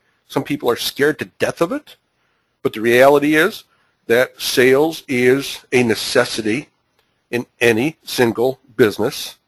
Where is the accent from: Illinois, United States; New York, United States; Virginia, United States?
Illinois, United States; Chicago; Hey, Scott, you're from my hometown of Chicago.